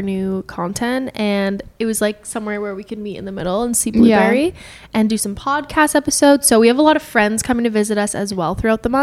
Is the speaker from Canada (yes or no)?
yes; Canada; We're from Canada, so that's why I'm obsessed